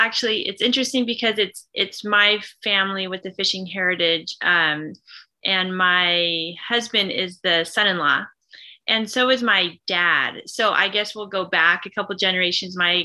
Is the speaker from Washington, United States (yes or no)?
yes; Washington, United States; We actually live in Washington. I grew up in Washington, three generations of Alaska fishermen from Washington.